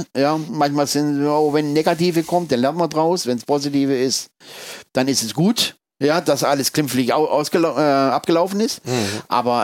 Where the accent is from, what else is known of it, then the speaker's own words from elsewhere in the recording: Reutlingen, Baden-Württemberg, Germany; also born or lived in Berlin; Ja, und dann bin ich in Reutlingen aufgewachsen, also Reutlingen bei Stuttgart.